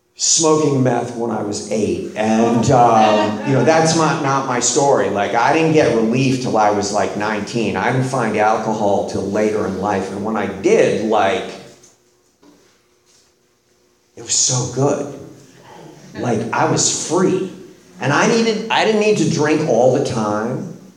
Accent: Boston, Massachusetts, United States; So I'm from Boston, I'm Irish, I'm Catholic.

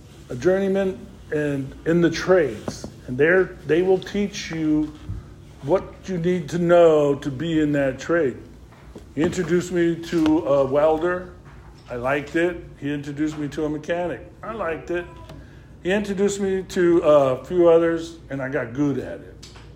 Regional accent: San Jose, California, United States; See, I was born and raised in San Jose. And San Jose was the problem.

